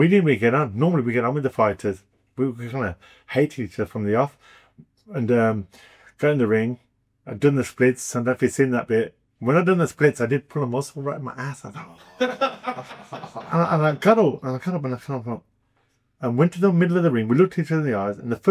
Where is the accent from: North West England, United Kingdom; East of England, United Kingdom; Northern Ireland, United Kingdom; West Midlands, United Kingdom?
West Midlands, United Kingdom; Birmingham; But because I'm a Brummie and I loved hometown Birmingham, I didn't really want to take that big step up.